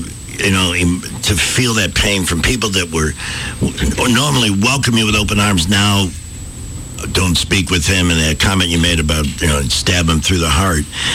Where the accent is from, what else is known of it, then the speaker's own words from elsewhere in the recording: Chicago, Illinois, United States; I grew up in Chicago, a Daily Democrat, and we all had different political opinions